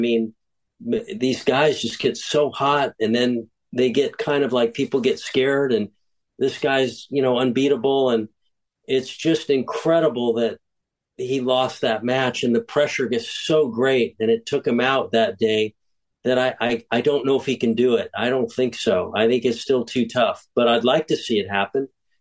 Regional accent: United States; I've always thought, maybe it's because I'm an American, I've always thought that the toughest slam to win is the French

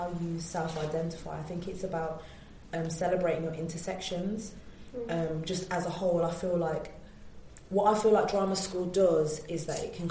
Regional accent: Birmingham, West Midlands, United Kingdom; I'm from Birmingham. I didn't say also I'm of West Indian background. So my mum is Jamaican, my dad is Vincentian, which is a tiny island next to like St. Lucia. So I'm West Indian

